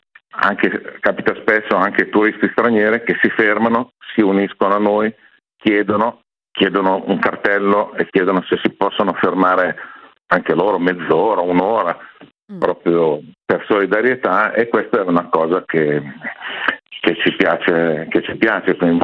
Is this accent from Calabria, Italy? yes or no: no; Lombardy, Italy; Io vengo dalla provincia di Como